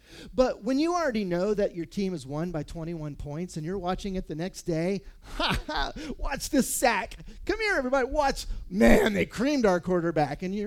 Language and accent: English; Miami, Florida, United States; And I'm from Florida. I was born in Miami.